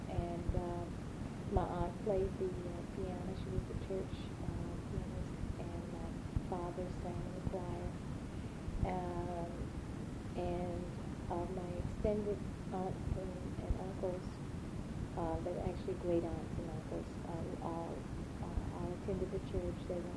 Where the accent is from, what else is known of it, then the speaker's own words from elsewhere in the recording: Chapel Hill, North Carolina, United States; my early years here in Chapel Hill were, I felt a sense of security. I grew up on Grand Street, both South Grand and North Grand.